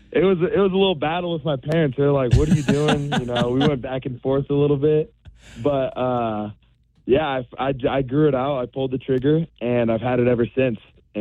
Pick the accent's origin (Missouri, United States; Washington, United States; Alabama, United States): Washington, United States; Yeah, so I'm from Washington, and being from Washington, my goal was to go play at UW